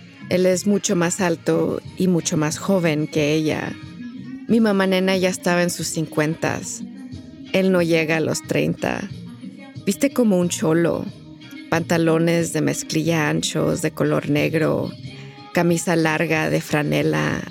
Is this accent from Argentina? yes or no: no; Mexico; born there; México, el país donde nací y donde nacieron mis padres. Y también los privilegios que me ha dado el hecho de ser una latina de tez blanca.